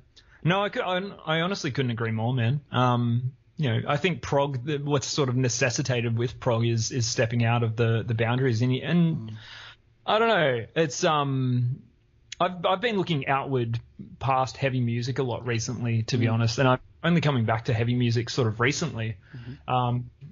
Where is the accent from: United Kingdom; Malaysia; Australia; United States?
Australia; Wollongong, New South Wales; now in Queensland; I was always up in Queensland. Well, I was born in Wollongong and went around, you know, a couple of Sydney places in Canberra for a few years. But yeah, I've been like Queensland bound for a while.